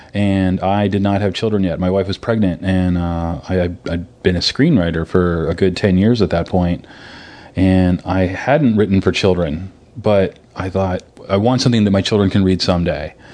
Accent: Hudson, Ohio, United States; also born or lived in Stow; grew up in a town by Akron, Hudson, Ohio, and then for the second part of my childhood, my teen years, I grew up in Stowe, Ohio.

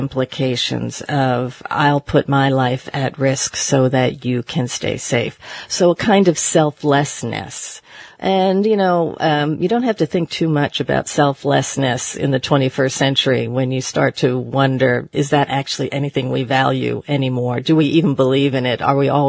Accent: New York, United States; even in my own experience growing up in the New York area, I recall nuns sitting in subway entrances

